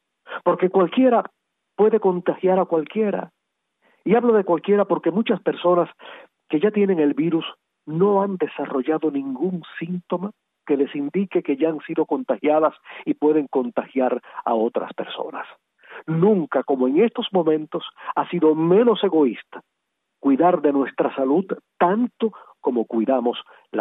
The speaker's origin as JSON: {"language": "Spanish", "country": "Cuba", "said": "sabemos cómo somos los cubanos"}